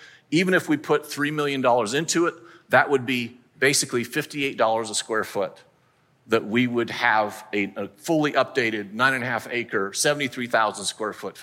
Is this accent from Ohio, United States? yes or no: no; Oregon, United States; also born or lived in Charlotte; now in Winston-Salem, United States; I grew up in Oregon, lived in Charlotte at the time.